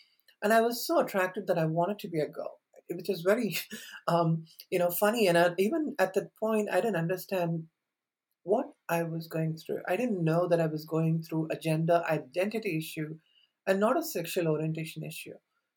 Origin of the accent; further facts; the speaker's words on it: India; now in United States; I was born in India and I've lived half my life in India and half my life in US.